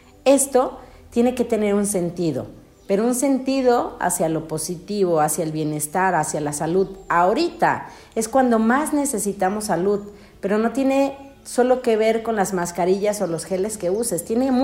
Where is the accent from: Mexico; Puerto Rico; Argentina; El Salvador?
Mexico; Es como, digo, somos mexicanos, es como comernos un taco sin siquiera masticarlo.